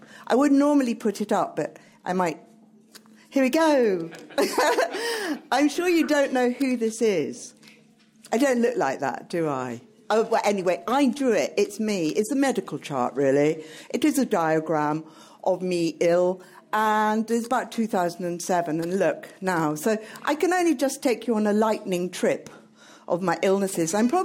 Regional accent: Sidcup, London, United Kingdom; And I was brought up in Sidcup, so I'm a very polite person.

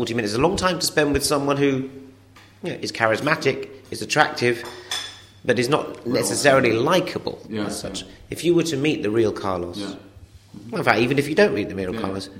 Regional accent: England, United Kingdom; And as an Englishman, we've never had a revolution.

